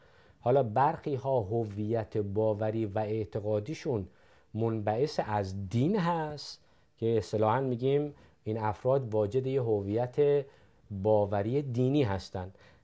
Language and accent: Persian; Iran; یک هویت ملی دارم. اون هویت چیه؟ من ایرانی هستم. در عین ایرانی بودن هویت قومی هم دارم، یعنی من فارس هستم.